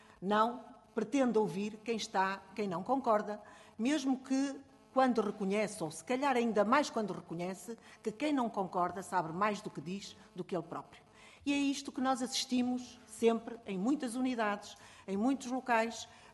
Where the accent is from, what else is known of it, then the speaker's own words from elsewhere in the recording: Alijó, Vila Real, Portugal; Eu sou transmontana, do distrito de Vila Real, Conselho de Aljó.